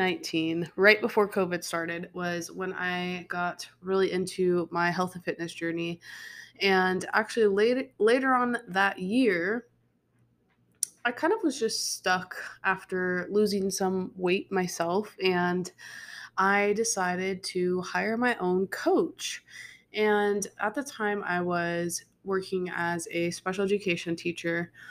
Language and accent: English; Nebraska, United States; I was born and raised in Nebraska, you know, got all that corn and everything else that you like to tell everyone about.